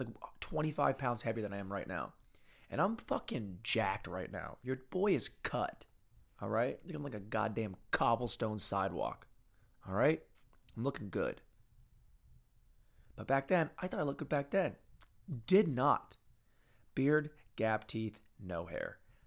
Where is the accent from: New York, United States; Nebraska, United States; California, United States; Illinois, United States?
California, United States; Santa Monica; We'll tell them we're Dutch, even though we're from Santa Monica.